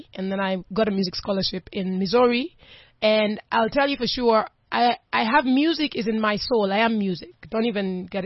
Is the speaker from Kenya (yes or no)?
yes; Kenya; when I grew up, in Kenya. I'm born and raised in Kenya for most part.